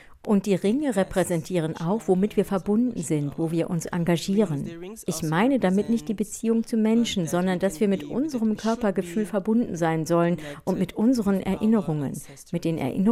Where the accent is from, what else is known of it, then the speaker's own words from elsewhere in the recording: Salvador, Bahia, Brazil; now in Germany; Ich komme aus Salvador, das ist eine sehr koloniale Stadt